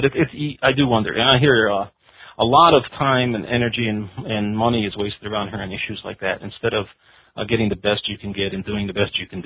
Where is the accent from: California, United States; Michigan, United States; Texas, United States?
Michigan, United States; Detroit; I mean, I'm from Detroit, which was predominantly a black city at that time